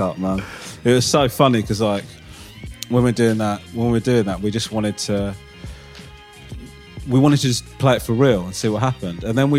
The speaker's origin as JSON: {"language": "English", "country": "United Kingdom", "said": "I don't know if it's because I'm British and also I've got a sort of a fairly non-expressive face"}